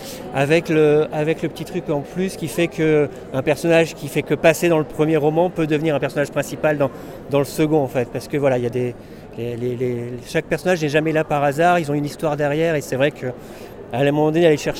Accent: Auchel, Hauts-de-France, France; also born or lived in Marles-les-Mines; J'habite Noël Godot et je suis originaire d'Auchel, de Marlémine.

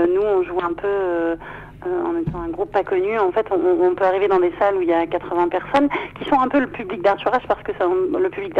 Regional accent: Hauts-de-France, France; nous on est de Picardie, donc on connaît bien la région quand même

